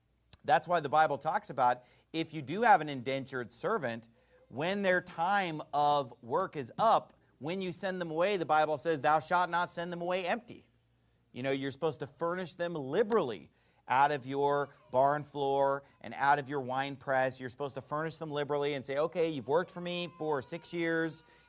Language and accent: English; California, United States; I'm from California. We don't do y'all there, okay?